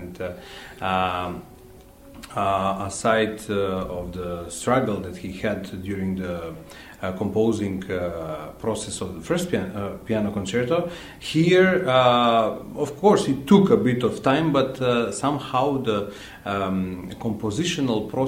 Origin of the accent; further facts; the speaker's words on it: North Macedonia; English is a second language; now in Romania; Now we are in Romania. I'm from Macedonia, and the historical background of constant struggle, I would say, helps the intensity of emotions in general in life.